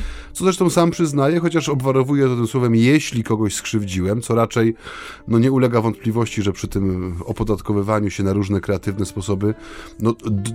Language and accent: Polish; Silesian Voivodeship, Poland; I wlos w te krzoki, jak to go dają u nas na Śląsku.